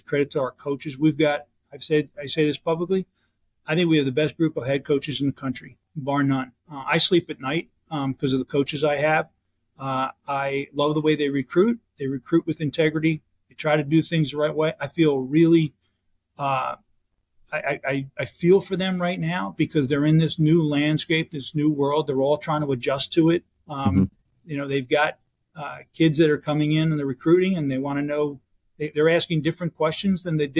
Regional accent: New Jersey, United States; I came here almost 9 years ago because I grew up here in New Jersey, and I always thought, Rutgers can be great.

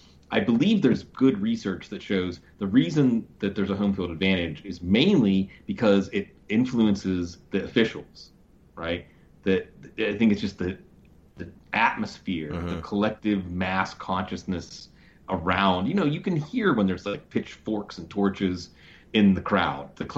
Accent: Pittsburgh, Pennsylvania, United States; Because I'm from Pittsburgh, Western Pennsylvania, born and bred.

